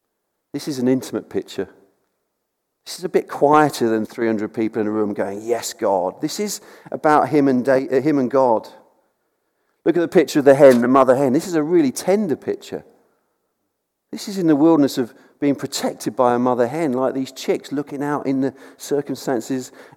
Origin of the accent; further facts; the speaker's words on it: South East England, United Kingdom; I come from Sussex, and I was working on Worthing Beach.